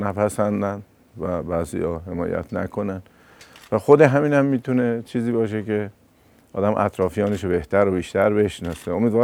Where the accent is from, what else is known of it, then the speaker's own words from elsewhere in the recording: Iran; به عنوان یه بچه ایرانی که به وطنم علاقه‌مندم، به دینم و آیینم و انقلابم